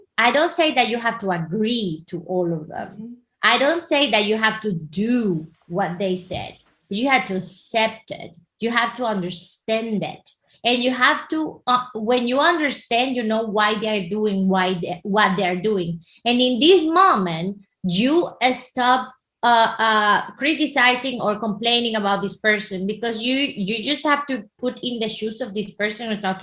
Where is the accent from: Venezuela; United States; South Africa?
Venezuela; English is a second language; Well, I'm originally from Venezuela, you know